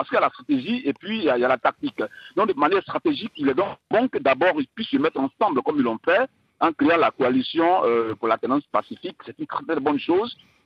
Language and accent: French; Côte d’Ivoire; en tant qu'Ivoirien, en tant qu'observateur de la vie politique ivoirienne.